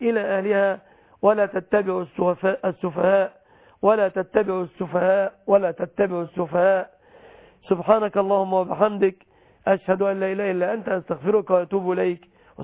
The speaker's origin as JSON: {"language": "Arabic", "country": "Egypt", "said": "بلادنا مصر"}